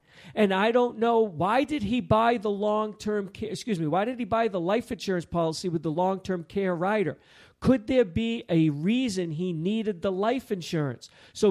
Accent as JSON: {"language": "English", "region": "East Coast", "country": "United States", "said": "I didn't know. I'm from the East Coast."}